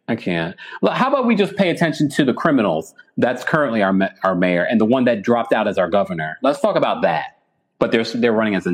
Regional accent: New York, United States; I'm not from Georgia. I don't live in Georgia, so I will not be absentee voting anywhere. I'm a New Yorker through and through.

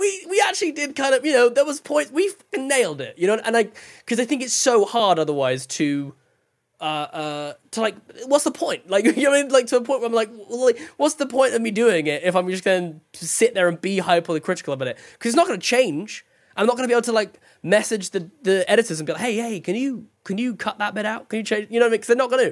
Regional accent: England, United Kingdom; it's very easy to be self-deprecating, you know, as an Englishman.

